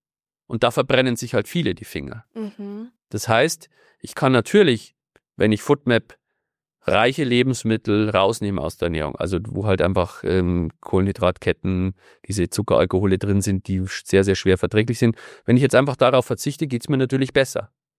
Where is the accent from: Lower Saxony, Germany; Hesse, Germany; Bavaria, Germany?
Bavaria, Germany; Also ich komme aus Bayern